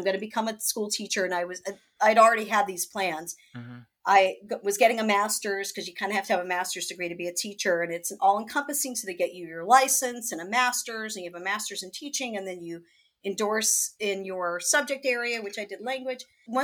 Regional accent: New York, United States; moved away as an adult; I came out here from New York 5 years ago.

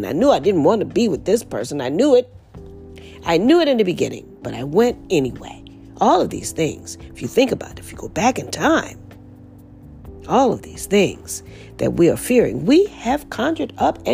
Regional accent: New Orleans, Louisiana, United States; I'm from New Orleans, and they did a movie about this young woman, her and her father, in the swamps of Louisiana.

